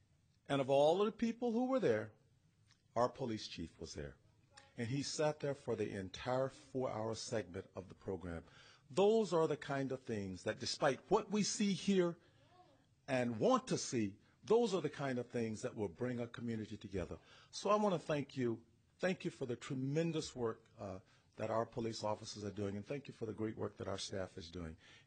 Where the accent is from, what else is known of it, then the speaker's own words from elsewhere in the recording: Louisiana, United States; I was born and raised in Louisiana, and there was an old saying that we had in Louisiana